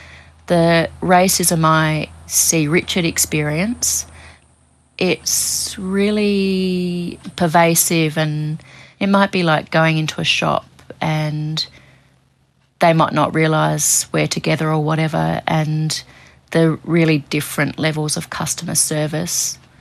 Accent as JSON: {"language": "English", "town": "Robe", "region": "South Australia", "country": "Australia", "tie": "born or raised there", "also_born_or_lived": "Subiaco", "lives_now": "Pebbly Beach, Australia", "said": "So I was born in Subiaco in Western Australia, and we moved around a bit, but the place I grew up mostly was in Robe in southeast Australia, which is like a small, well, it was a small fishing village, and now it's quite a major tourist town."}